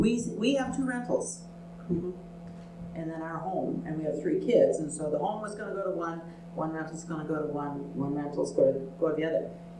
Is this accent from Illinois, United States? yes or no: yes; Chicago, Illinois, United States; Chicago, kind of, yeah.